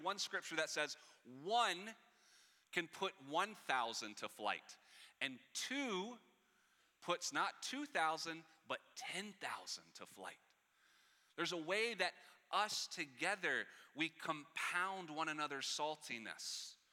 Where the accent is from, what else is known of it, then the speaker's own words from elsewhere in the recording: the South, United States; Again, I'm from the South. I feel like I say that every time I'm up here, just to remind you.